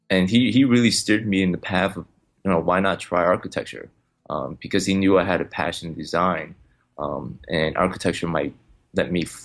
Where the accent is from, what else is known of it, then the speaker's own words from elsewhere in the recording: Chicago, Illinois, United States; Like, my parents are immigrants from China. I'm born and raised in Chicago. So we were fairly poor, growing up.